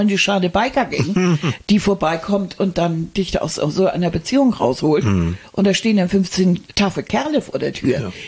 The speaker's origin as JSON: {"language": "German", "region": "Hamburg", "country": "Germany", "said": "Wir sind Hamburger."}